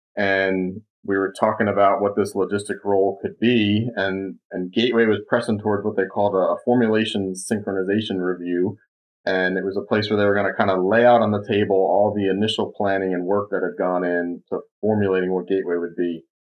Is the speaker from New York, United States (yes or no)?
yes; New York, United States; I'm a New Yorker born and raised, so I tend to keep running on.